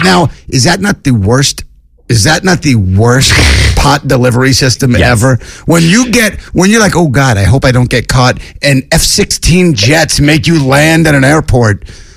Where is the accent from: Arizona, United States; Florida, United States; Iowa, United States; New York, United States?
New York, United States; Long Island; Dude, I grew up in Long Island.